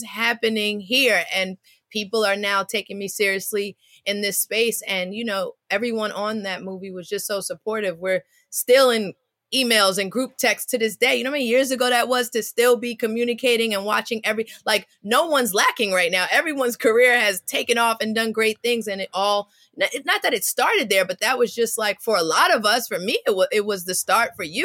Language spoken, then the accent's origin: English; Brooklyn, New York, United States; I'm from Brooklyn. I grew up in New York.